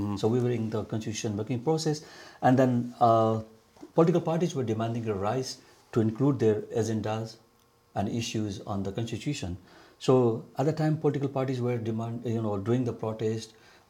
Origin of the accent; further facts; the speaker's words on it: Eastern Nepal, Nepal; I'm from Nepal. So I am from the eastern part of Nepal, quite close to India border.